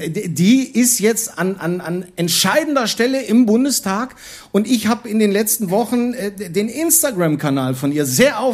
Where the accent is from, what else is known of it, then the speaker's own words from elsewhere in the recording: Netherlands; für mich als Niederländer kann ich mich da nahrungstechnisch nur verbessern.